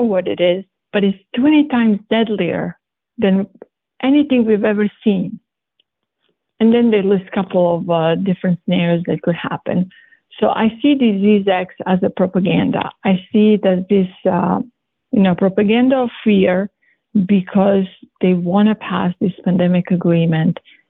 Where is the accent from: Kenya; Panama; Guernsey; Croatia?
Croatia; English is a second language; I'm from Europe and, I'm from Yugoslavia. And when Croatia separated and we became our own country